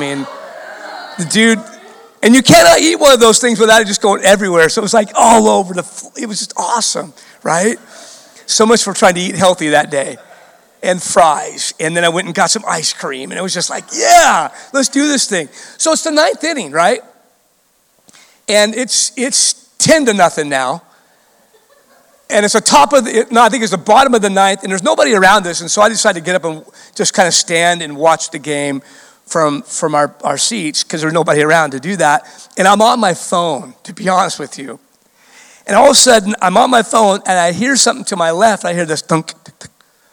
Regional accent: Orange County, California, United States; I grew up in Orange County.

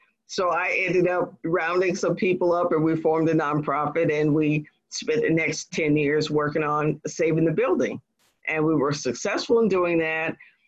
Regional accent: Kentucky, United States; born there; also born or lived in Texas / Washington; So I was born in Kentucky on the military base there, and we lived in several other installations in Texas, and most of a good bit of the traveling time that I had was in the state of Washington.

